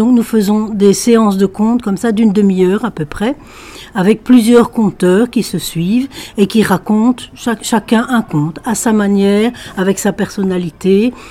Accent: Liège, Wallonia, Belgium; Donc nous sommes de Liège

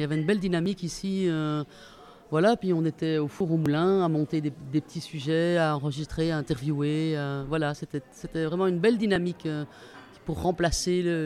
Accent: Brussels, Brussels-Capital Region, Belgium; Moi je viens de Bruxelles

